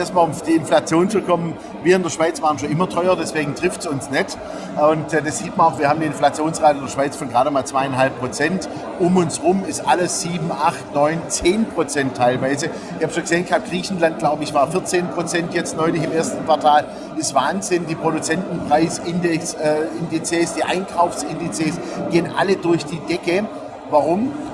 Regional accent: Stuttgart, Baden-Württemberg, Germany; born there; Also erstmal Stuttgart ist meine Geburtsstadt, ja, habe ich ja auch lange, lange genug gelebt und es ist immer wieder schön, mal heimzukommen

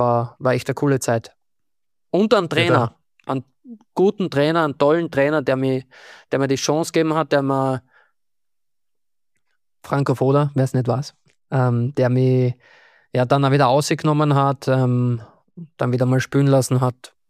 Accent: Graz, Styria, Austria; ich bin ein Grazer

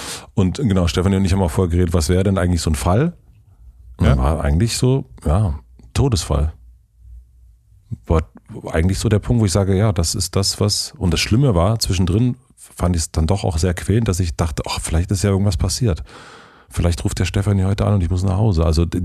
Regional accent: Berlin, Germany; Ich sage, ich komme aus Berlin.

